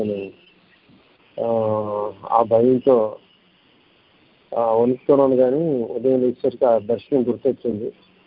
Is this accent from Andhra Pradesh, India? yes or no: yes; Vijayawada, Andhra Pradesh, India; born there; నేను పుట్టింది విజయవాడ.